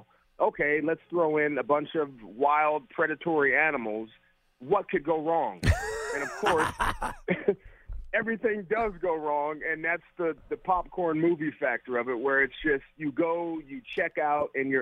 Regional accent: San Francisco, California, United States; I like the Raiders, but I grew up behind Candlestick.

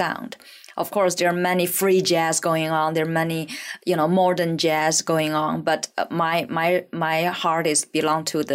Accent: Liaoning, China; English is a second language; now in Shanghai, China; So my mom came to visit me in Shanghai from my hometown, Liaoning.

